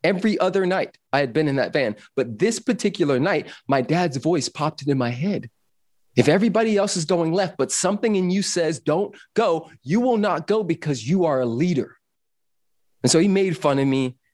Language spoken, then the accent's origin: English; Los Angeles, California, United States; But also growing up in Los Angeles as a Afro-amazing male, there were certain expectations